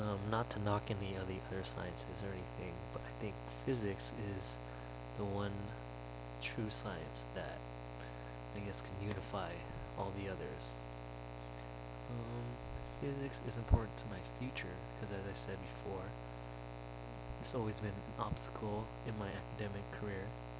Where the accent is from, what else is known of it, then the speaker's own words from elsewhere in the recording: Fountain Valley, California, United States; now in San Diego, United States; I'm originally from Orange County, Fountain Valley to be exact. Moved down to San Diego about three and a half, maybe even 4 years ago to go to school.